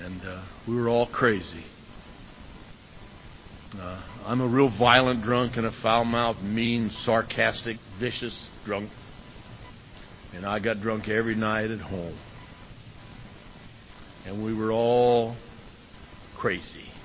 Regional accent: Oceanside, California, United States; where are you from? God, I was grateful to be spoken to. I said, Oceanside.

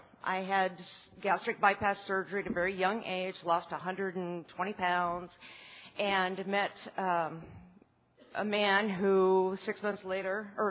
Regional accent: Montana, United States; Y'all, I'm from Montana. We don't say that there.

